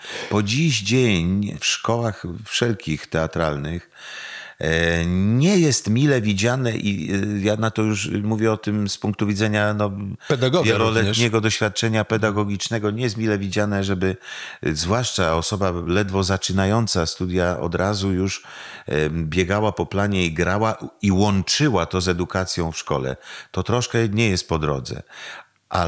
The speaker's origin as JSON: {"language": "Polish", "town": "Brzeziny", "region": "Łódź Voivodeship", "country": "Poland", "said": "pochodzę z Brzezin, to jest 20 kilometrów od Łodzi."}